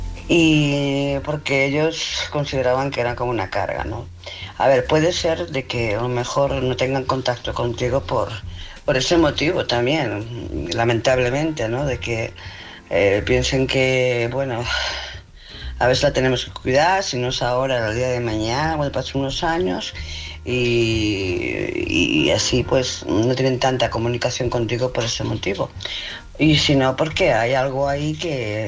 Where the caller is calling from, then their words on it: Barcelona, Catalonia, Spain; de Barcelona.